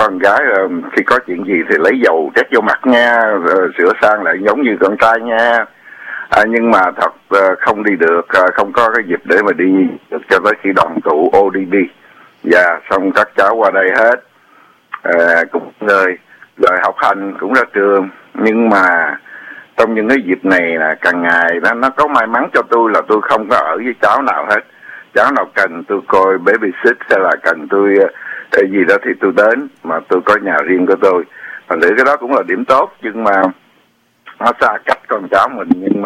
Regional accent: Southern Vietnam, Vietnam; moved away as an adult; tôi sinh trưởng ở miền Nam Việt Nam thì tôi phải nhập ngũ

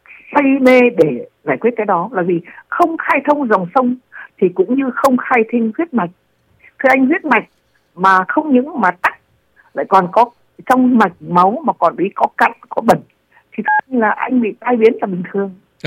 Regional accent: Dan Phuong, Hanoi, Vietnam; từ Đan Phượng, nơi quê nhà tôi đấy, là ở ngoại thành Hà Nội đấy

